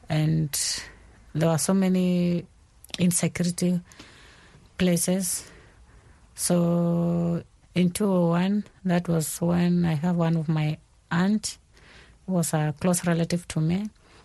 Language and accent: English; Turkana County, Kenya; also born or lived in South Sudan; I come from South Sudan, but I stay in Kenya. I have been in Kenya most of my life. I think I grew up there as a refugee in Kakuma refugee camp, which is in Kenya. And I left South Sudan in 2002.